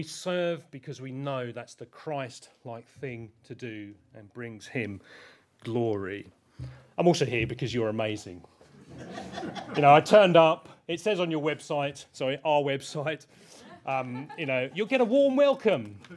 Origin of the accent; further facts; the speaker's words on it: Crowborough, South East England, United Kingdom; No, I grew up in Crowborough, so therefore I have an advantage here.